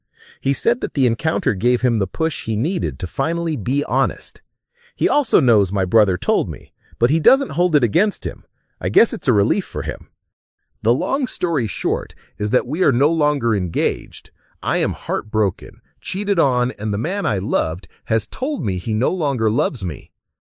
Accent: India; To answer 2 of the more frequent questions, yes, I am Indian.

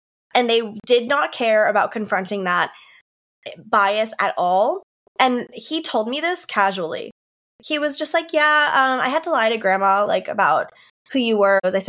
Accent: Northeast, United States; now in Miami, United States; and growing up in the Northeast, this was something that I felt was more prevalent up there. Like, I live in Miami now, and I'm definitely in the majority here.

